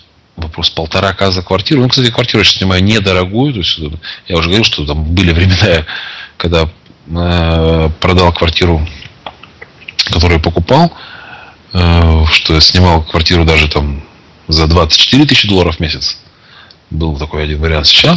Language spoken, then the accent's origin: Russian; Arkhangelsk, Arkhangelsk Oblast, Russia; Так, да ладно, я из Архангельска.